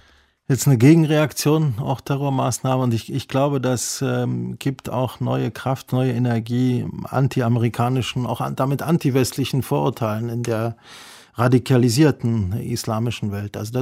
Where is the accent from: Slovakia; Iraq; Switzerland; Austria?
Iraq; now in Germany; Ich bin ja halb Iraker. Mein Vater ist Iraker und ich habe im Irak gelebt. Wir sind aus dem Irak geflüchtet. Wir sind politische Flüchtlinge in Deutschland gewesen.